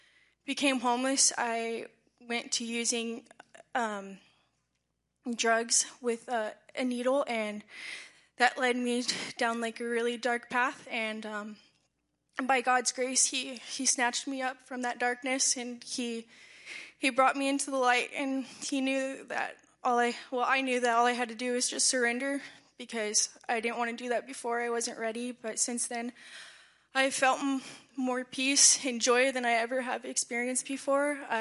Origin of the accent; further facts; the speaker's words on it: Bakersfield, California, United States; born there; I'm 22 years old. I was born in Bakersfield, California.